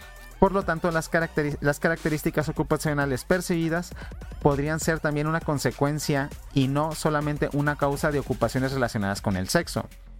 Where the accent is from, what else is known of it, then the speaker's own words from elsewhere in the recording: Mexico; en mi país, en México